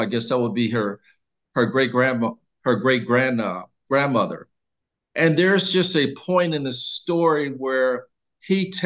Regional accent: New Orleans, Louisiana, United States; and I'm from New Orleans, and I didn't know this story

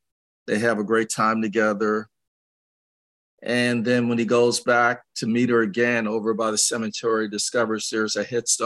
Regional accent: New Orleans, Louisiana, United States; and you know I'm from New Orleans.

